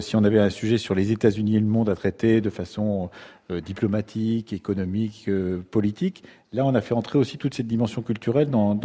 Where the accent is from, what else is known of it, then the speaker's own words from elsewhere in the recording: France; nous sommes français